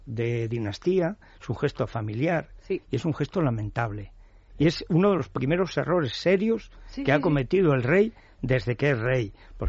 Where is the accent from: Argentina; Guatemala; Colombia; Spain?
Spain; Castilla-La Mancha; Cuando la muerte de los pobres muchachos en Guadalajara, al lado de mi pueblo, en aquel incendio, no fue nadie.